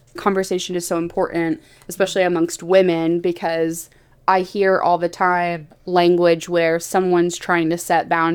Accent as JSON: {"language": "English", "country": "United Kingdom", "said": "being a Brit, like a very overly polite people"}